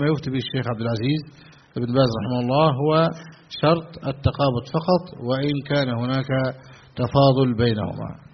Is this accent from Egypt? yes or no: yes; Egypt; في بلادنا مصر،